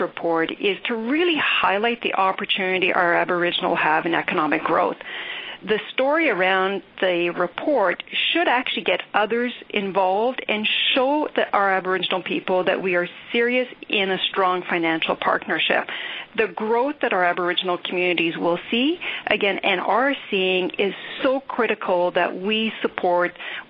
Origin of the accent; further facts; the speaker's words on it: Manitoba, Canada; A bit of my background is I'm originally from Manitoba, and my background is Métis.